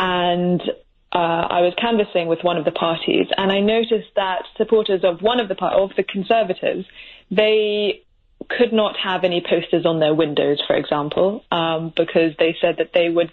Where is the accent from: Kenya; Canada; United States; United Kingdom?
United Kingdom; Scotland; as a Scot